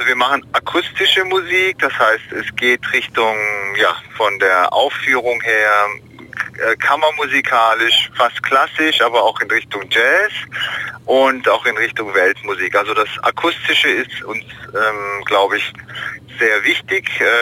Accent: Ulm, Baden-Württemberg, Germany; born there; now in Freiburg, Germany; Ich bin gebürtiger Ulmer

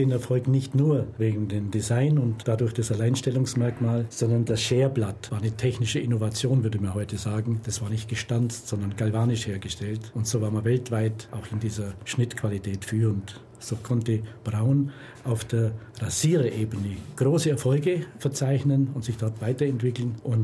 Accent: Augsburg, Bavaria, Germany; now in Ulm, Germany; Ich bin Augsburger.

